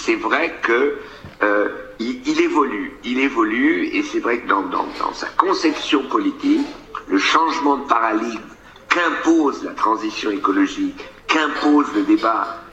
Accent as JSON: {"language": "French", "country": "Belgium", "said": "regardez chez nous en Belgique, je l'avoue, la Belgique n'est pas toujours un bon exemple"}